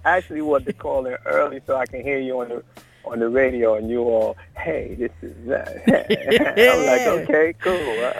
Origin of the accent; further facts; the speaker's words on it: Mount Vernon, New York, United States; I am from a great, huge town that's 4 square miles called Mount Vernon, New York.